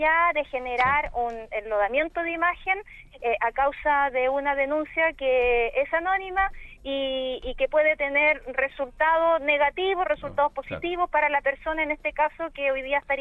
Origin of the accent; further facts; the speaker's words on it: Valdivia, Los Ríos, Chile; Yo soy de Valdivia, es mi casa de estudio en la Universidad Austral.